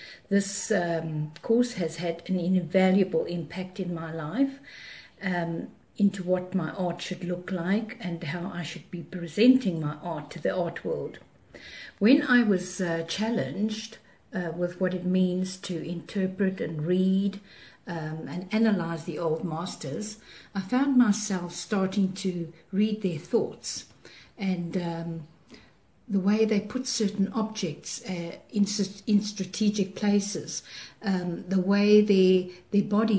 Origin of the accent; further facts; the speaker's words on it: Gauteng, South Africa; I am from Gauteng in South Africa.